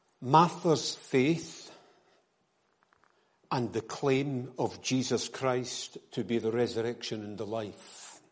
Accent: Clydebank, Scotland, United Kingdom; Now, I was born and brought up in Clydebank

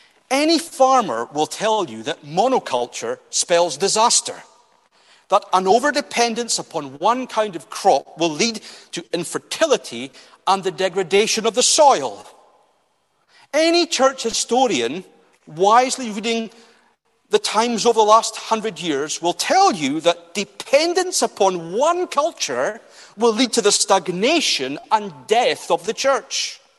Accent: Scotland, United Kingdom; Up until recently, and I come from the Highlands, so I've got no axe to grind here, Glasgow had Gaelic churches.

